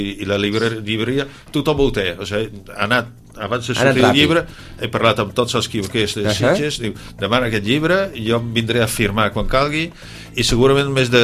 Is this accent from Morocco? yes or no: no; Netherlands; Catalan is a second language; jo sóc holandès, encara més fàcil escriure en holandès